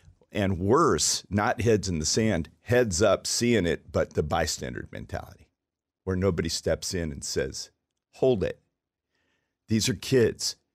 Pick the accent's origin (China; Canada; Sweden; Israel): Sweden; moved away; France, Sweden, my home country.